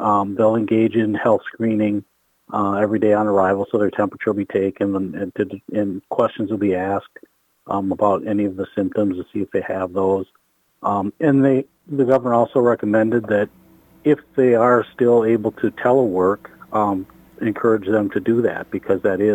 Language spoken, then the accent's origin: English; South Dakota, United States; I grew up in South Dakota, and one thing that's common there that you don't see here is drive-through liquor stores.